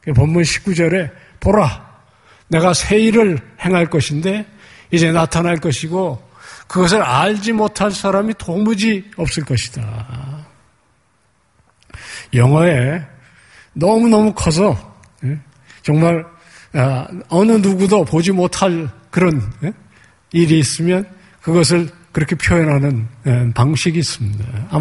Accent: Seoul, South Korea; 저는 70년대 초반에 한강이 내려다 보이는 응봉동이라는 곳에 살았는데요.

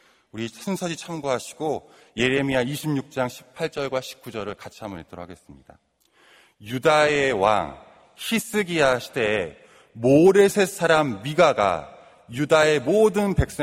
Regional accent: South Korea; 저는 시골 사람입니다. 많은 분들이 저를 서울 사람으로 오해하시더라고요. 저는 시골에서 태어나 고등학교까지 자랐습니다.

